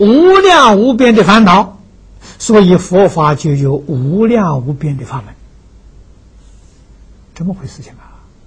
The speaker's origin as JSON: {"language": "Chinese", "country": "China", "said": "我们中国人讲气氛呢，那真好，真是享受啊"}